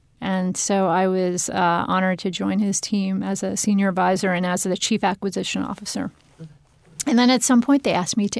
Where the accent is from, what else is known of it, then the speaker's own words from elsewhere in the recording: Pennsylvania, United States; also born or lived in Washington, D.C., United States; and Pennsylvania is my home state. So it was fun going back. I'd been in D.C. for a long time.